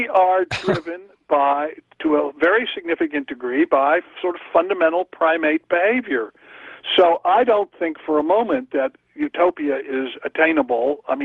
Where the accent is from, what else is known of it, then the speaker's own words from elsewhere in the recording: Virginia, United States; I grew up in Virginia, so, I mean, you know, I'm a Southerner. I'm a particular kind of Southerner.